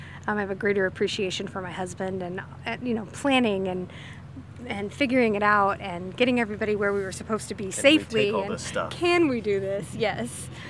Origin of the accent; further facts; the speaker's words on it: Conroe, Texas, United States; We are from Conroe, Texas.